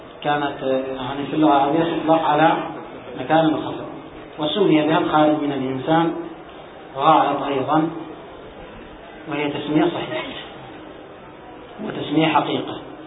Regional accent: Aden, Yemen; فكانت العملة الجنوبية بالدينار عندنا في عدن

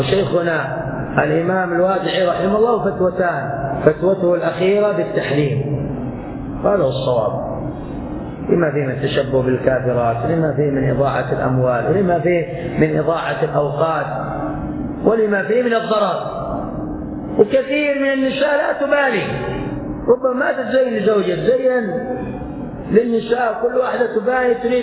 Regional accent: Hadhramaut, Yemen; موجودة عندنا في حضرموت وفي غيرها من الأماكن

